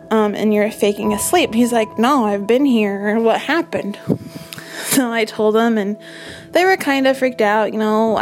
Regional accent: Galesburg, Illinois, United States; I'm from Galesburg, Illinois.

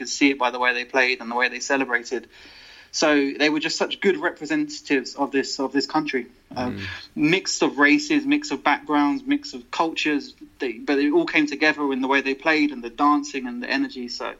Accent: England, United Kingdom; growing up in England

